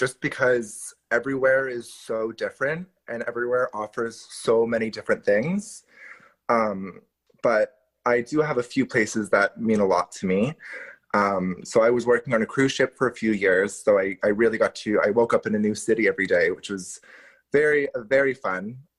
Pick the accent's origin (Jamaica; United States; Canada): Canada; Ottawa, Ontario; And so we grew up in Ottawa